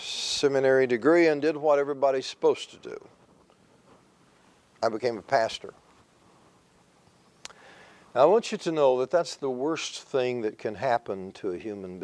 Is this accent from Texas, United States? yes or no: yes; Texas, United States; and you'll forgive me, I am a Texan and rather plain spoken